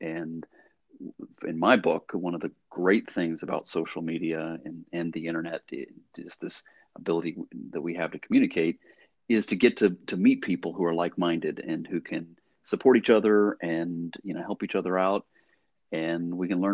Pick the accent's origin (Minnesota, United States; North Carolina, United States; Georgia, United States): Georgia, United States; But I grew up in Georgia as a small town Georgia boy and would come to Atlanta and always remembered feeling like it was just this huge city.